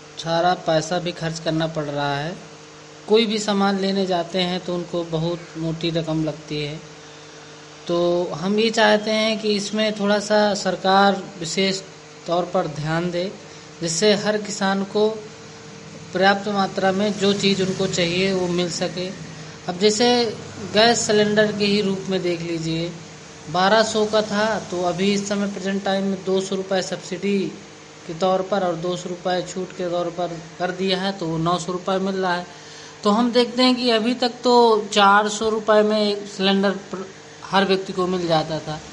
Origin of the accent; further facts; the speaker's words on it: Tharri, India; और मैं ग्राम ठर्री से हूं।